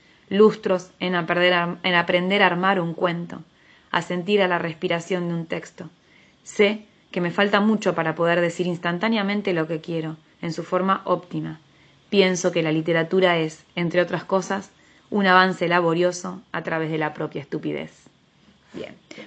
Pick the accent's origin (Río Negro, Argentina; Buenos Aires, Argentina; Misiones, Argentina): Río Negro, Argentina; Choele Choel; born there; Nací en Choel Echoel, que quiere decir corazón de palo.